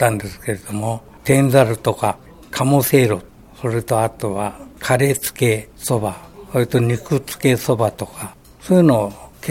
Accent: Fujisawa, Kanagawa, Japan; also born or lived in Yokohama; 生まれはなんかお袋に聞くと横浜で生まれて、はい、それで睦沢の方へ来て、それであと湘南台長後ってこう来たんですよね。

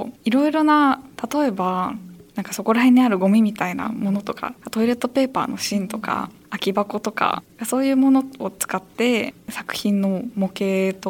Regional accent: Fujisawa, Kanagawa, Japan; 藤沢の街、私も生まれ育ったすごく好きな街で、

